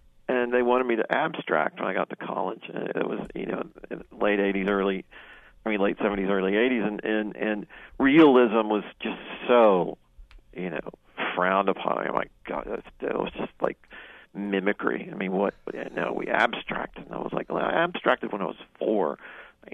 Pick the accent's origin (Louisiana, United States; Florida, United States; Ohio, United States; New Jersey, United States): Louisiana, United States; Because I grew up in Louisiana, and it was a boisterous, large and boisterous household, and I was the youngest